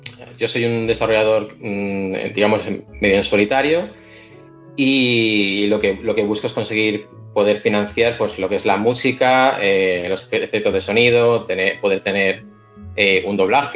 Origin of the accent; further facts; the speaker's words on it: Castile and León, Spain; now in Barcelona, Spain; yo vivía en Valladolid. Viví allí pues hasta los 30 años, actualmente vivo en Barcelona y sí que viene un poco de esa nostalgia de estar tan lejos de mi tierra